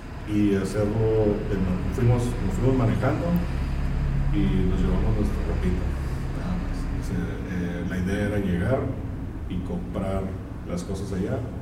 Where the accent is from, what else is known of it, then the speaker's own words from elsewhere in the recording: Tijuana, Baja California, Mexico; moved away; se les hace muy difícil entender por qué yo emigré de Tijuana